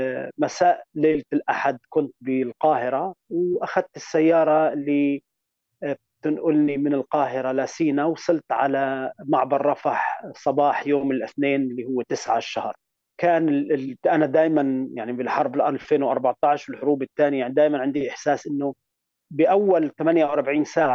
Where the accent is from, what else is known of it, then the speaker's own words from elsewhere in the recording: Kuwait; moved away as an adult; also born or lived in Scotland / Beirut; now in United Kingdom; أنا ولدت بالكويت وقضيت معظم الدراسة المدرسية بالكويت، وبعد التوجيهية انتقلت لبريطانيا، درست طب بسكوتلندا، وبقيت ببريطانيا لحد سنة 2011.